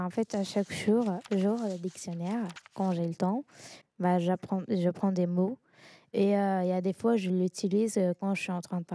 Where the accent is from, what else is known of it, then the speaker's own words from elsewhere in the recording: Azerbaijan; French is a second language; Je viens d'Azerbaïdjan. Je sais parler dans trois langues, azerbaïdjan, turc et français.